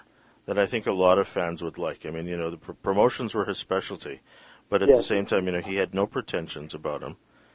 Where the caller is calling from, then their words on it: Vancouver, British Columbia, Canada; I mean, I'm talking from Vancouver